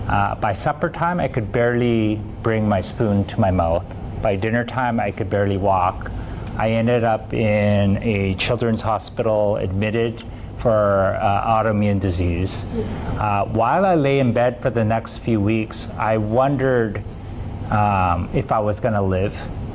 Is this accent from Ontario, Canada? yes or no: no; Vancouver, British Columbia, Canada; I'm from Vancouver, Canada, and I flew in for this occasion